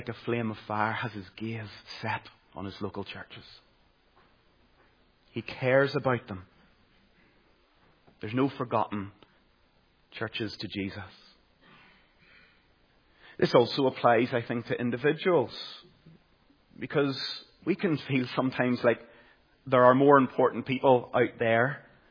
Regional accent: Caledon, Northern Ireland, United Kingdom; I grew up in Caledon, County Tyrone

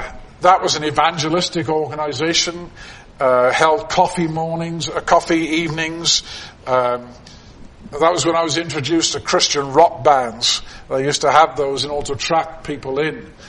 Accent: London, United Kingdom; I never heard him preach as I was growing up in London.

